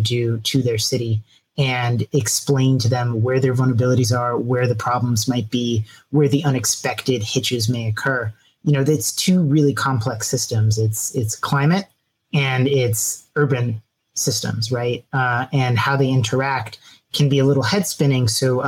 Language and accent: English; Miami, Florida, United States; So I grew up in Miami, and I moved away when I was 18 thinking, all right, I'm done with this place. Never coming back. You know, goodbye, Miami. No thanks. But I moved back in 2016.